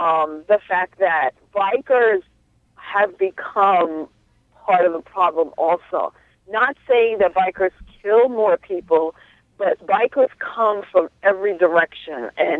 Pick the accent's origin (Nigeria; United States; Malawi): United States; New York; also born or lived in Brooklyn; Look, I grew up in New York, so there's been times when I lived in Brooklyn. I was at school in Brooklyn.